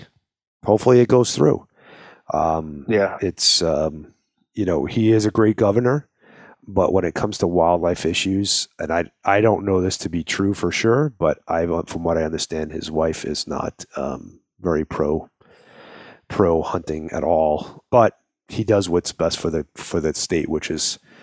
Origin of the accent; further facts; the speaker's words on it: New York, United States; moved away as an adult; now in Arizona, United States; I grew up on Long Island, so I did quite a bit of fishing, you know, in the bays and offshore and whatnot. When I moved to Arizona 34 years ago